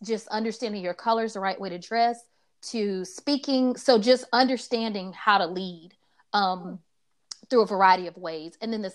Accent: Atlanta, Georgia, United States; I grew up in Atlanta during the week

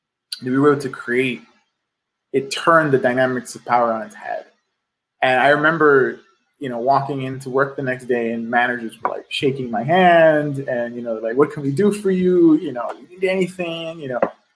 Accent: Los Angeles, California, United States; Well, I'm a lifelong Angeleno. I grew up in South Central. My parents were street vendors growing up. I went to school in Watts and some of the more neglected areas of the city.

